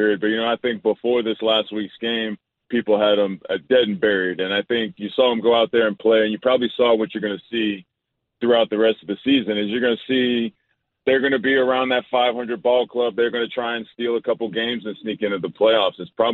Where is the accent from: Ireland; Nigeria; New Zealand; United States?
United States; Louisiana; It's hard for me to say Herbert because I'm from South Louisiana, and that reads Hebert in my mind.